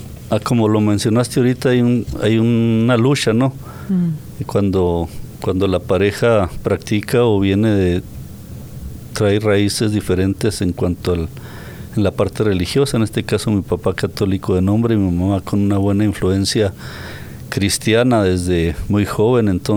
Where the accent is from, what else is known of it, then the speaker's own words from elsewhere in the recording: San José de Ovícora, Chihuahua, Mexico; also born or lived in Abraham González; Yo soy originario de país de México, estado de Chihuahua. Ajá. En un pequeño poblado que se llama Abraham González, fue donde nací, pero de 2 años nos movimos a otra región. El pueblo se llama